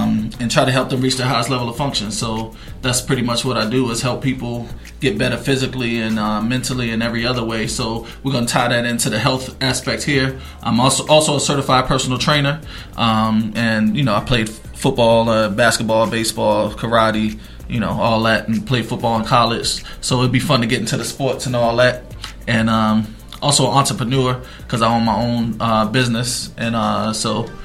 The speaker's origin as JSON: {"language": "English", "town": "Baltimore", "region": "Maryland", "country": "United States", "said": "I'm from Baltimore, Maryland."}